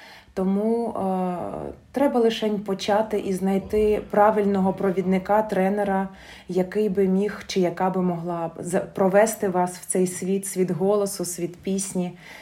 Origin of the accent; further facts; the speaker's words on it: Kharkiv, Kharkiv Oblast, Ukraine; Просто я з Харкова, і, наприклад, те середовище музичне, в якому я виростала, це були явно не українські народні пісні, на жаль. Тобто зрозуміло, що в Харкові там більш було російської навали такої, от тому я виростла на русських піснях.